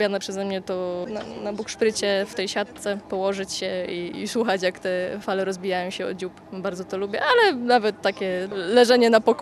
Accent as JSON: {"language": "Polish", "town": "Opole", "region": "Opole Voivodeship", "country": "Poland"}